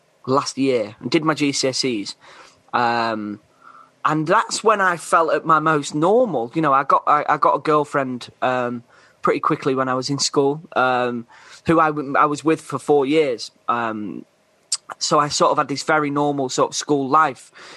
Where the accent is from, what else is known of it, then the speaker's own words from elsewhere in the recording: Grimsby, Yorkshire and the Humber, United Kingdom; I grew up in Grimsby.